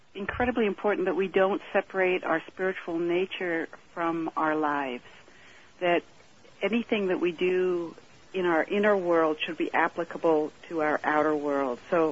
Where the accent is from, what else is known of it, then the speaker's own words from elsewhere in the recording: Switzerland; I grew up in Switzerland.